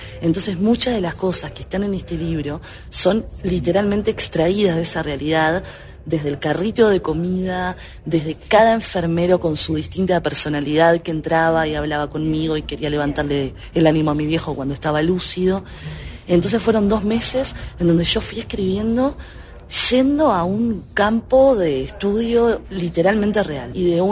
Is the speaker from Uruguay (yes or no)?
yes; Uruguay; yo como saben vengo de Uruguay, que es un país pequeño en población, somos los famosos 3 millones desde que tengo memoria, y es un país muy pequeño en territorio.